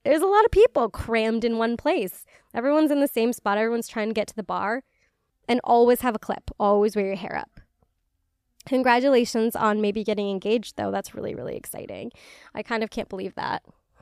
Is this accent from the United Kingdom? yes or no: yes; United Kingdom; I'm like Polish, I'm British. These are not climates that are cut out to be hot and humid.